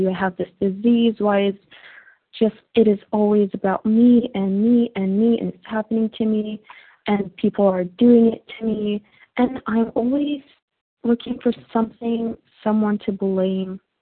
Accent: Turkey; from Turkey

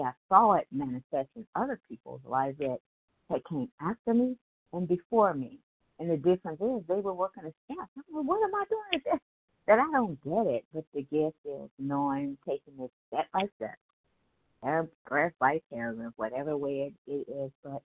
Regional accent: Ohio, United States; I am from Ohio.

